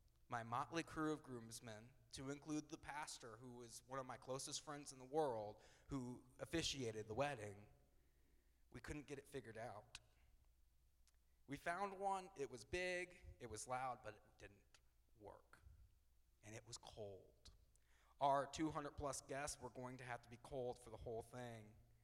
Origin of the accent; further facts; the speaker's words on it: Indiana, United States; I'm from Southern Indiana.